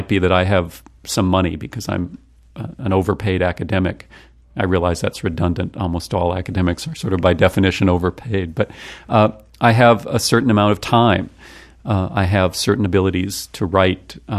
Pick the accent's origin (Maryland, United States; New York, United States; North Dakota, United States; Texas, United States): North Dakota, United States; I always remind people I'm from North Dakota, the least special place perhaps in the country.